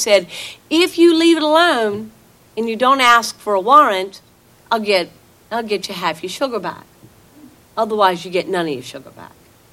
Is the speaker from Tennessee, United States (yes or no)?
no; Dillon, South Carolina, United States; I'm the only person that I know had a cross burned for their benefit when I was growing up in Dillon.